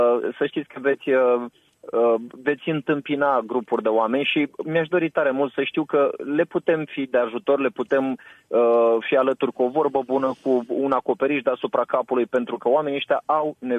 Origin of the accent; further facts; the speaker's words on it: Moldavia, Romania; Eu sunt moldovean și sunt mândru de asta și vă fac o mărturisire. Așa. În orele mele de istorie, da, mă trezesc uneori când mă ia pe mine valul și povestitul că revin la accentul meu natural